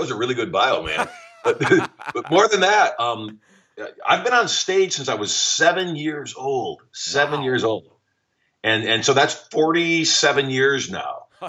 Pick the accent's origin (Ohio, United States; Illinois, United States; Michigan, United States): Michigan, United States; now in Las Vegas, United States; You know, when I was a kid, I grew up in Michigan.